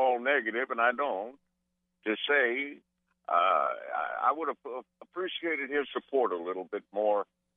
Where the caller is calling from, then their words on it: New York, United States; I'm calling you from New York